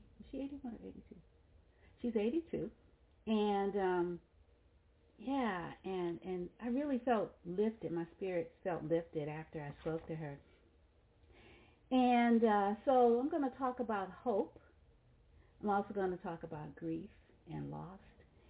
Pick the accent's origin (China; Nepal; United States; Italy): United States; New Orleans, Louisiana; because we're from New Orleans, about Katrina